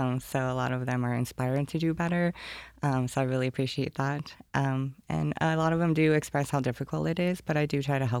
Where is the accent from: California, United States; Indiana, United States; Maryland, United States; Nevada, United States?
Nevada, United States; Reno; moved away as an adult; now in Rochester, United States; I grew up in Reno, Nevada, and that's where I came from.